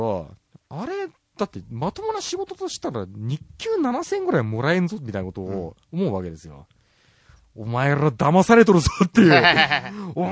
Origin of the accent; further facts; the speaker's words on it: Tokyo, Japan; なんかね、俺東京人なのに発想が田舎もんだよね。